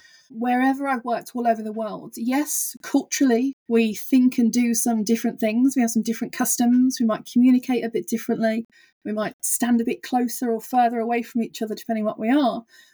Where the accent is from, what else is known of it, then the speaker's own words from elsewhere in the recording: England, United Kingdom; also born or lived in Germany; I'm from England, and I lived in Germany for a while. And so I'm even more low context than most Canadians.